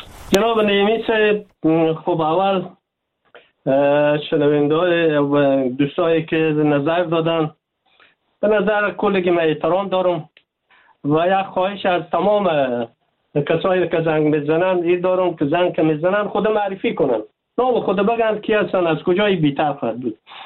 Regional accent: Afghanistan; ما افغان هستیم

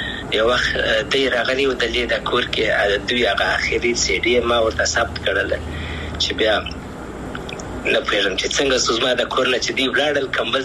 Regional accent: Afghanistan; افغانستان خو زما دی، زه افغان یم.

